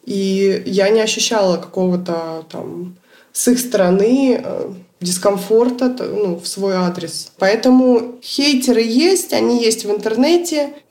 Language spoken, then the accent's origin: Russian; Russia; мне неловко говорить о том, что я из России.